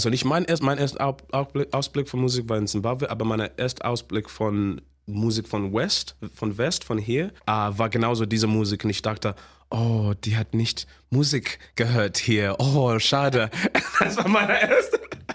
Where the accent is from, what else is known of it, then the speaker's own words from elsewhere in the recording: England, United Kingdom; accent: posh English; mein Akzent ist zu Englisch. Also mein Akzent ist zu, ich hasse meinen Akzent, das ist so posh Englisch.